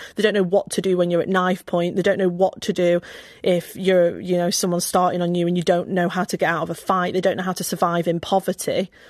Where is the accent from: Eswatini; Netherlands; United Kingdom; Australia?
United Kingdom; Stoke, West Midlands; in our particular council estate where I grew up in Stoke, there is no resource. There is nothing good going on. You know, it was a dangerous place to be.